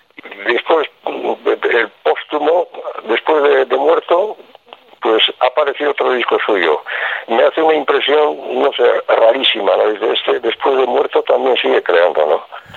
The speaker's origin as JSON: {"language": "Spanish", "town": "Orio", "region": "Basque Country", "country": "Spain", "said": "una vez me acuerdo que aquí en Orio, en mi pueblo, era un verano"}